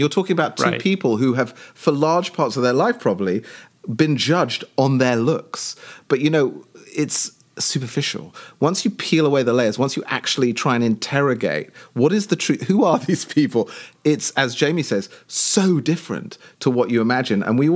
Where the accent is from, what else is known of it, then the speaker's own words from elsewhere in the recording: England, United Kingdom; being British, growing up in, you know, in England